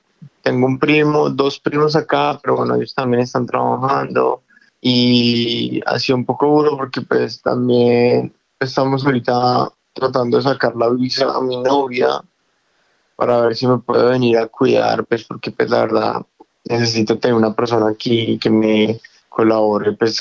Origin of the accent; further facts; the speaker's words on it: Colombia; en Colombia ahorita pues en mi país